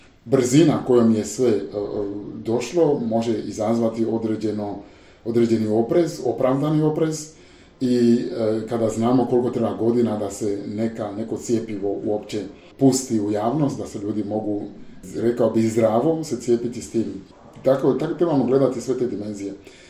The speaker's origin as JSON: {"language": "Bosnian", "country": "Benin", "said": "ja sam iz Benina"}